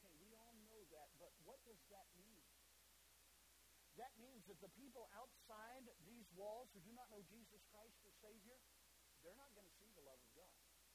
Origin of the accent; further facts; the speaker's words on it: the Carolinas, United States; now in Mississippi, United States; Growing up, I grew up in the Carolinas and now living here in Mississippi